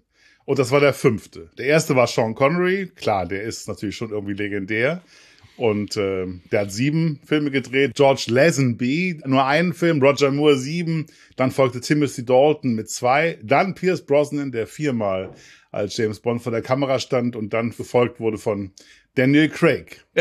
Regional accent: Hamburg, Germany; sage ich jetzt mal als Hamburger so.

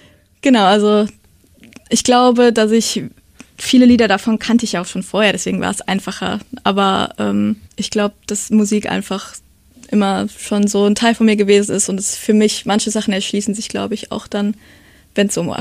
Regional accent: Bad Honnef, North Rhine-Westphalia, Germany; wenn ich den Leuten gesagt habe, ich komme aus Köln, weil keiner kennt Bad Honnef, ich habe dann einfach immer gesagt, ne, ich komme aus Köln

